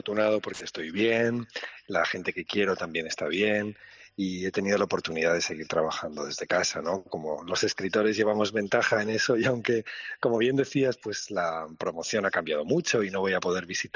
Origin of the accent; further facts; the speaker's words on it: La Rioja, Spain; Pues tenía yo una cuenta pendiente con La Rioja, con mi tierra, después de haber, fíjate, ido de aquí para allá por el mundo